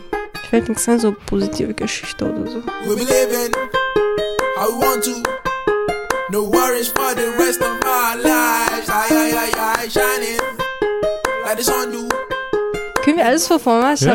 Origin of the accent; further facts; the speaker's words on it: Chechnya, Russia; ich bin 13 Jahre alt und ich komme aus Tschetschenien.